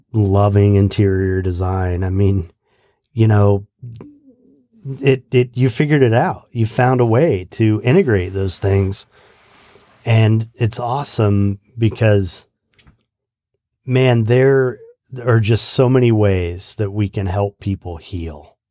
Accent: United States; I love being an American and what that all means, but the work ethic, the way we work in this country

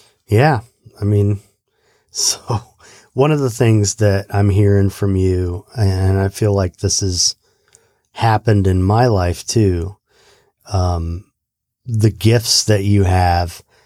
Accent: United States; I love being an American and what that all means, but the work ethic, the way we work in this country

